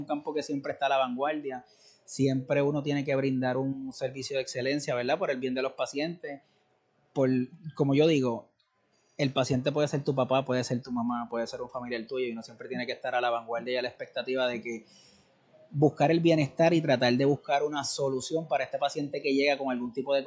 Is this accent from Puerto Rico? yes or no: yes; Puerto Rico; como los puertorriqueños, como yo digo, uno piensa que le duele algo